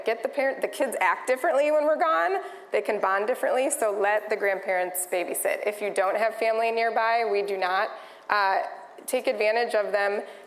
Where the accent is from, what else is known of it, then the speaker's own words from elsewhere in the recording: Chicago, Illinois, United States; I'm from Chicago, so like 50 degrees, that's still nice weather, you guys.